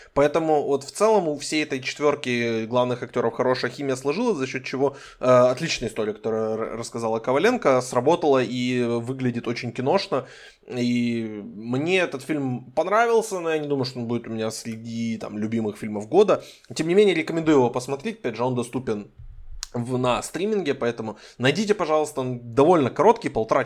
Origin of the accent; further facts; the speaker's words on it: Ukraine; я сам родом из Украины и живу в Киеве